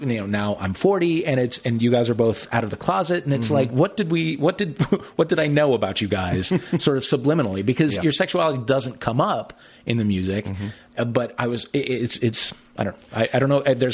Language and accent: English; Midwest, United States; Because I grew up in the Midwest and gay and without any, like you said, no role models at all because they didn't exist.